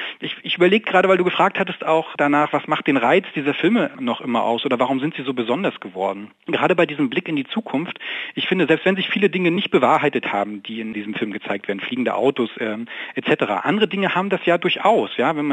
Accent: East Germany, Germany; da kam ja bei uns in der DDR, war der auf gar keinen Fall im Kino zu sehen, sondern kam erst später dann auf VHS-Kassette zu uns

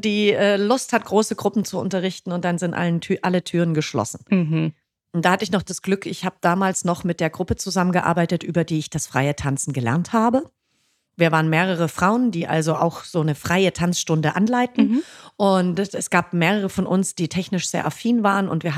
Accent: Fürstenfeldbruck, Bavaria, Germany; in München bei Fürstenfeldbruck, also in meiner alten Heimat

